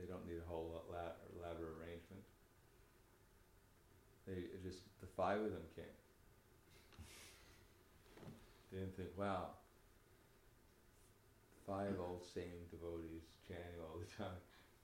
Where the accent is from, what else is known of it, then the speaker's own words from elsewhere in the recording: United States; I was born a different one. They're Indian. I'm American.